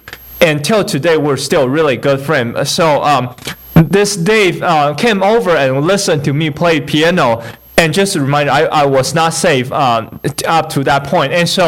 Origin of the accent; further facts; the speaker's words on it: Taiwan; And just a reminder, so that little tiny town that I grew up in Taiwan has 200,000 people.